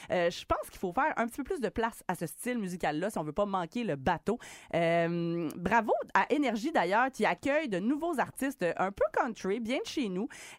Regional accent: Quebec, Canada; ce qui se fait chez nous au Québec

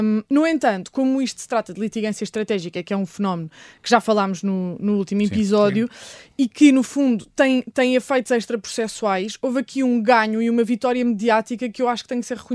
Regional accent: Portugal; apesar de eu, na minha aldeia, em Portugal, sofrer os efeitos de alterações climáticas

